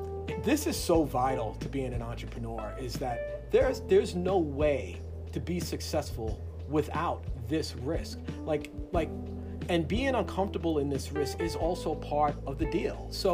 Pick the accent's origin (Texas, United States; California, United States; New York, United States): New York, United States; Bronx; I'm from the Bronx, and you don't golf in the Bronx.